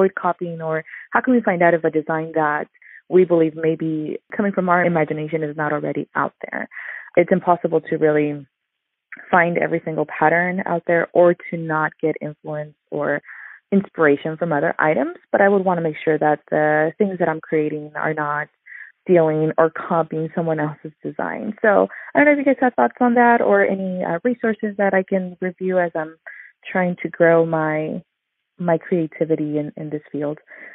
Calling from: California, United States; I'm calling from California, rainy California today.

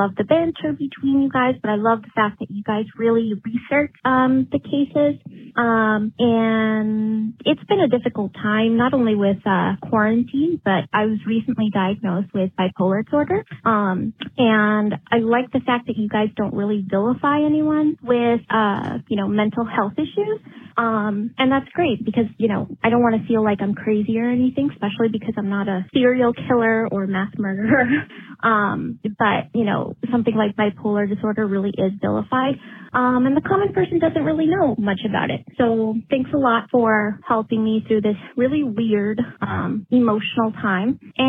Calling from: Boston, Massachusetts, United States; I'm calling from Boston, and I'm an attorney.

